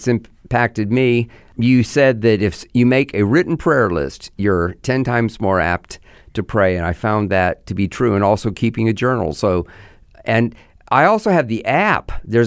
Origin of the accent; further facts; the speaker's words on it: Missouri, United States; In fact, I grew up in Missouri